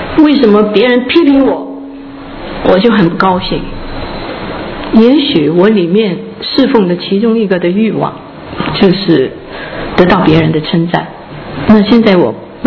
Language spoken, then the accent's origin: Chinese; Hong Kong; moved away as an adult; now in United States; 我那个时候从香港来到美国，只是几年的功夫，在香港我有学英文